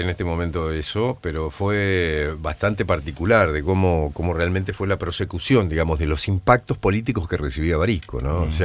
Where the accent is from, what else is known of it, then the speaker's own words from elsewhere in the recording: Paraná, Entre Ríos, Argentina; acá en Paraná, somos todos de Paraná